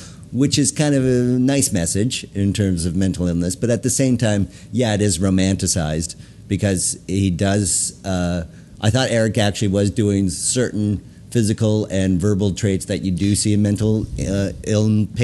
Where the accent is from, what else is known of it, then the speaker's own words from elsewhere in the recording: Canada; growing up in Canada, you got more access to SCTV than you did to SNL.